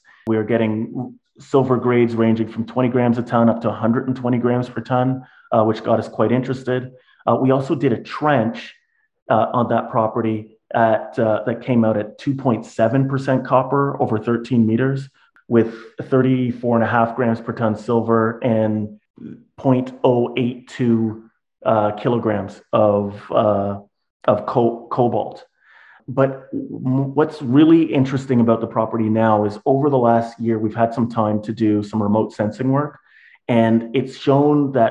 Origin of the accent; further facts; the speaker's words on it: Toronto, Ontario, Canada; So I'm a mining engineer by training, born and raised in Toronto, but I've spent most of my career working in Africa and Brazil.